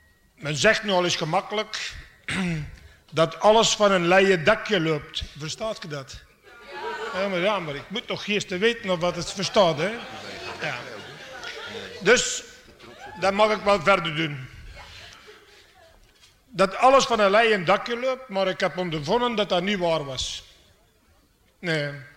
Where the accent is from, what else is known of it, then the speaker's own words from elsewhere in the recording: Flanders, Belgium; accent: Waaslands; Dus ik kom van de Vlaanders en ik kan geen Nederlands. Nu spreken ze Waaslands.